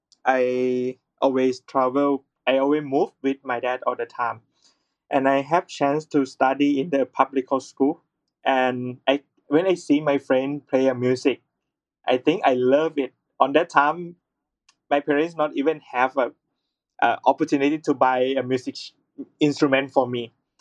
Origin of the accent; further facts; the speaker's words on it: Thailand; English is a second language; I'm from Thailand, and I'm a theology student.